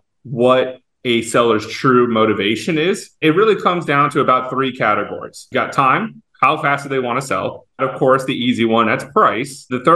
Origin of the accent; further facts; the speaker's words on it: Fort Lauderdale, Florida, United States; Growing up in Fort Lauderdale, my mom worked for a title company, owned a title company.